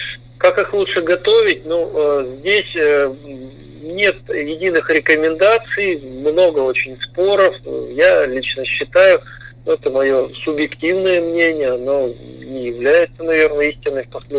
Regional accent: Southern Urals, Russia; Я вспоминаю, как в детстве мы на Южном Урале ходили за белыми грибами

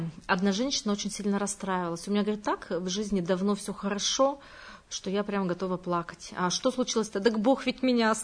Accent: Yekaterinburg, Sverdlovsk Oblast, Russia; за стихи о Екатеринбурге, о моем родном городе

